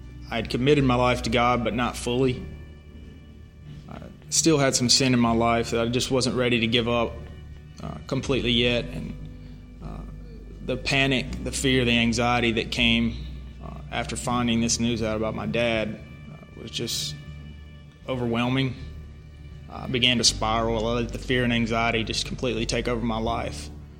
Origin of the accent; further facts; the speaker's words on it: Louisiana, United States; amidst this journey, we're still finding hope each and every day. I grew up here in North Louisiana and went to church, was saved at the age of 12.